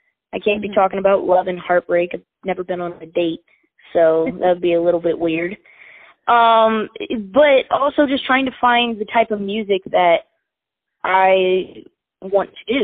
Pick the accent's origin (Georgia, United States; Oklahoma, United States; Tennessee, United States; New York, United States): Tennessee, United States; Nashville; Growing up in Nashville and having parents who are in this industry, you really opened up to a whole wide variety of music and a wide variety of artists.